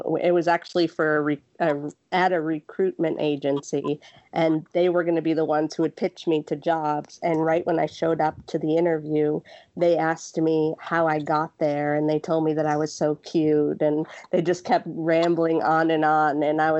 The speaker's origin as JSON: {"language": "English", "town": "Boston", "region": "Massachusetts", "country": "United States", "tie": "born there", "said": "So I was born in Boston."}